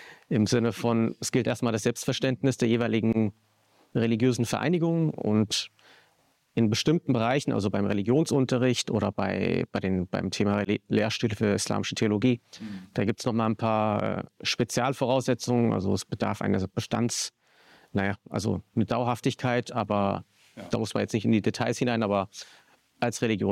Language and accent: German; Hesse, Germany; Ich bin ja aus Hessen stammend.